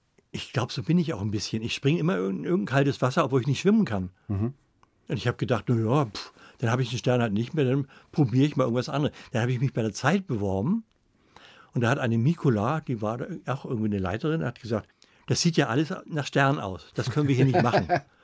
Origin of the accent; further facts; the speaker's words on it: Northern Germany, Germany; Und ich bin auch ein Norddeutscher.